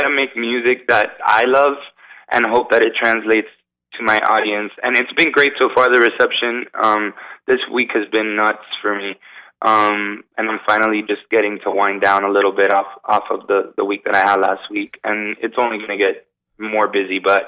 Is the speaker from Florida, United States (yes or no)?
yes; Miami, Florida, United States; I'm actually, you know, pretty Americanized. I was born in Miami, born and raised, and my mom was born in Ohio, and my dad was born in Cuba.